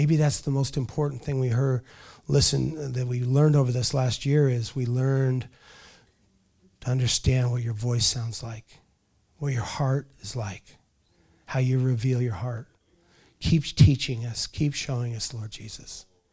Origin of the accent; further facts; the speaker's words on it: Longview, United States; And we're from Longview. We should change the name of this city to Nazareth.